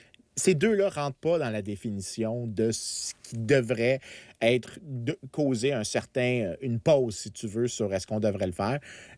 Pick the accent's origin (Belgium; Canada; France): Canada; Quebec; moi, j'ai grandi sur la rive sud de Montréal.